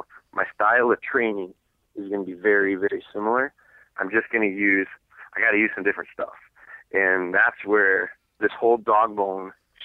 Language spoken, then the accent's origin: English; Wisconsin, United States; I went to school on the west side of the state here in Wisconsin, I'm from Wisconsin